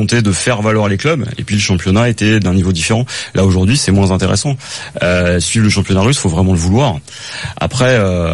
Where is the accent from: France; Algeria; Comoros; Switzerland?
France; c'est l'impression qu'on a en tant qu'occidentaux et en tant que français